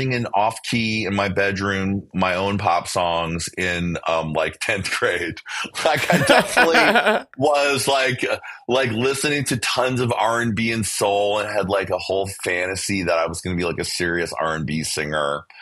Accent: Thailand; also born or lived in Egypt; We lived overseas. I grew up in Thailand and Egypt.

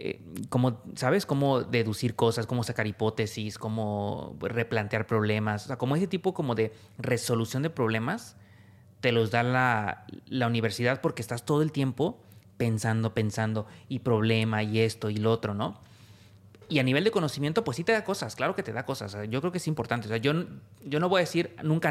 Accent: Mexico; moved away as an adult; now in Romania; llevamos aquí 3 años uh-huh. y pues estamos contentos. A ver, nos fuimos de México también

